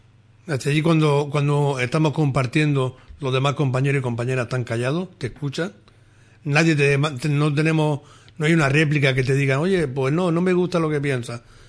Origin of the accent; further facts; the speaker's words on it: Almería, Andalusia, Spain; now in Jerez de la Frontera, Spain; Yo no soy de Jerez, soy de Almería. Y no está desde que llevo aquí, llevo aquí 6 años prácticamente